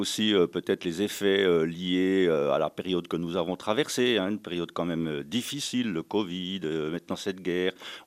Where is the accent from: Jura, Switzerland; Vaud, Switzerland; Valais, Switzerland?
Jura, Switzerland; Les avis sont tranchés, mais en même temps, on est jurassien.